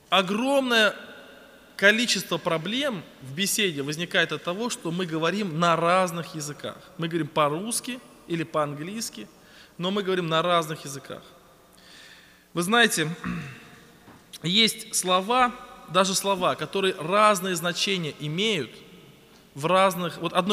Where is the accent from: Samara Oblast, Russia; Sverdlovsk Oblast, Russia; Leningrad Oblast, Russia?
Samara Oblast, Russia; Samara; Когда я из Самары приехал в Краснодарский край